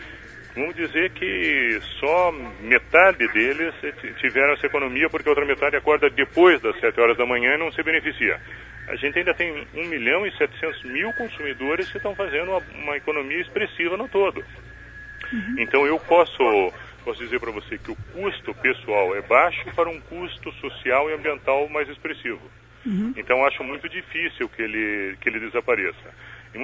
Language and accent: Portuguese; Brazil; Eu cresci num Brasil que era de geração hidráulica mais de 90%.